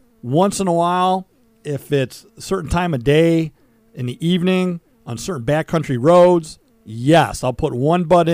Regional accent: Michigan, United States; will always be my top five because we're from Michigan, they're from Michigan

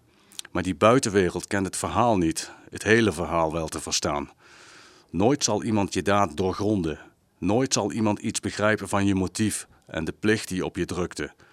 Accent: Gennep, Limburg, Netherlands; also born or lived in Heerlen; 53 jaar, geboren in Heerlen, opgegroeid in Gennep en wonend in Ottersum.

